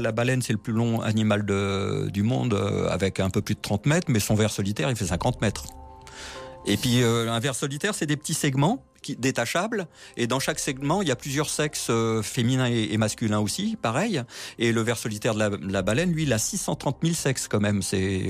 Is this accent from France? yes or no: yes; Paris, Île-de-France, France; quand j'étais petit à Paris, dans un caniveau